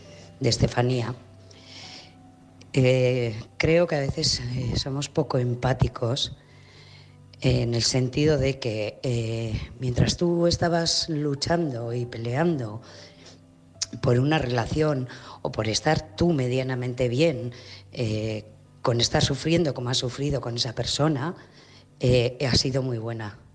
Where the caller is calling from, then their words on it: Logroño, La Rioja, Spain; Hola, buenas noches. … corresponsal de Logroño.